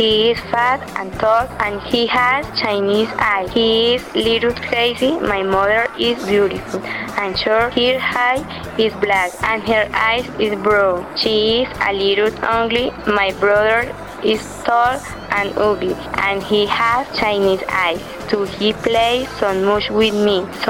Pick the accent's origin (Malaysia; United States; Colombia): Colombia; Bucaramanga, Santander; English is a second language; I am from Bucaramanga. I live with my father, mother, and my brother.